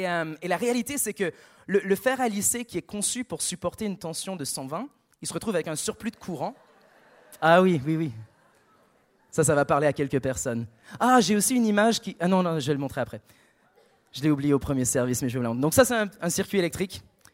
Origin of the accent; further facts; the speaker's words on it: Canada; now in Australia; je viens du Canada et je suis en Australie.